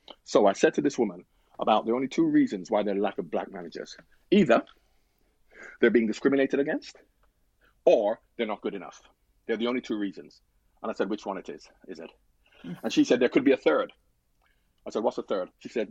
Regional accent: Jamaica; I'm from Jamaica. I've been going to America since I was born.

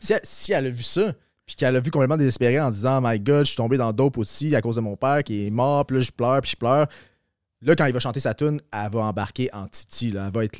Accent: Granby, Quebec, Canada; il me semble quand je suis chez nous, à Granby, chez mes parents, puis qu'ils écoutent

